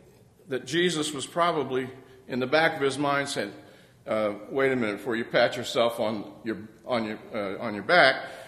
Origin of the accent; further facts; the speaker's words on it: Columbus, Ohio, United States; born there; I was born in Columbus, Ohio. And Columbus, Ohio is not known for its heavy industry and factories.